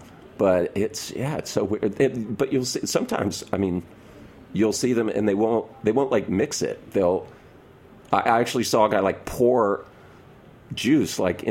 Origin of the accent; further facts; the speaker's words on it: Louisiana, United States; See, when I was growing up in Louisiana, it was 18 to drink when you were 18.